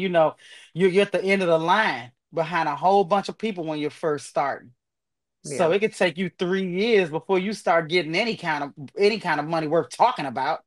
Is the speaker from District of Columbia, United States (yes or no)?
yes; Washington, District of Columbia, United States; I'm from DC.